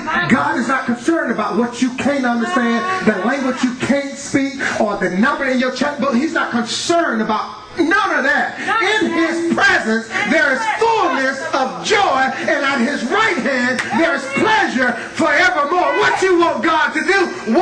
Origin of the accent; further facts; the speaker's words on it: Alabama, United States; Because I'm from Alabama and I don't have a large vocabulary.